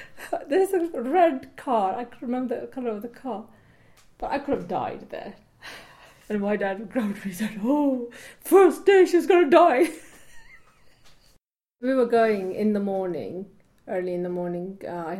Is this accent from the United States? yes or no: no; Azad Kashmir, Pakistan; now in Bristol, United Kingdom; I came to Bristol in 1977. I came from Pakistan, Kashmir, from a village. At the time, there was no roads, no electricity.